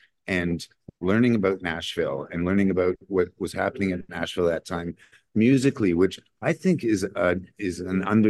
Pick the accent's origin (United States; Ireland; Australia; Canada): Canada; Toronto, Ontario; that was recorded in Toronto, in my hometown